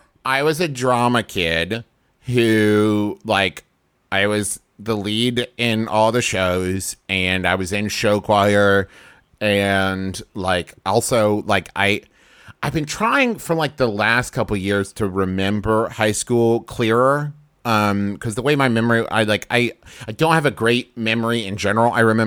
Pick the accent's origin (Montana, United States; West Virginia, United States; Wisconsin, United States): West Virginia, United States; Huntington; I grew up in Huntington, West Virginia.